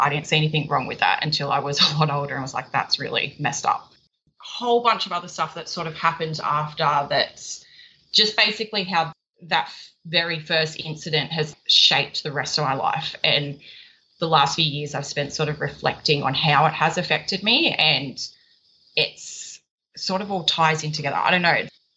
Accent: Sydney, New South Wales, Australia; I'm from Sydney in Australia. Well, I'm about an hour out of Sydney. I'm a single mum.

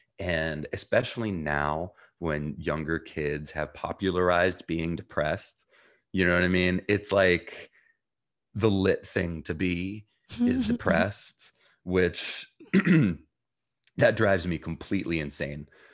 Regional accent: New Jersey, United States; also born or lived in Jerusalem, Israel / South Africa; I was born in Jerusalem, Israel, grew up in New Jersey, and spent a year between there living in South Africa

